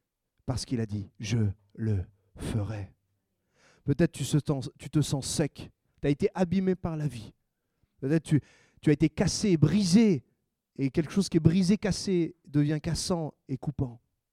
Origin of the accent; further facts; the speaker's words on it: France; Et en plus, on est français, on prend le petit café, tout est petit.